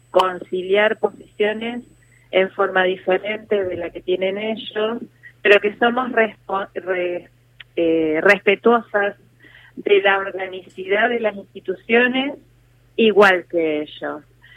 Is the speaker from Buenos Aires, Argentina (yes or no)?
no; Santa Fe, Argentina; yo soy santafesina, vivo en Santa Fe, es parte del interior, no del interior profundo como se dice muchas veces, pero sí del interior, vivo a 500 kilómetros de Capital Federal.